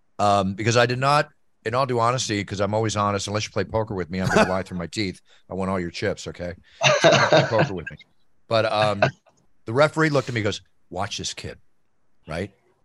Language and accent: English; Texas, United States; also born or lived in Oklahoma; I know, I'm a Southern boy, too. You got to remember, I was born in Oklahoma, raised partially in Texas, and I'm the same way.